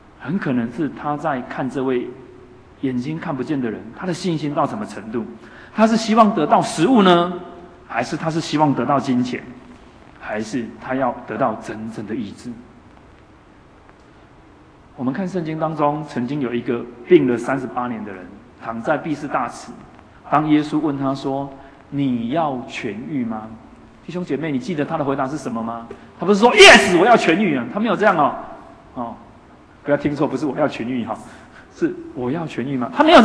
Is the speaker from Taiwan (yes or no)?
yes; Taiwan; 那我们台湾人说吃什么补什么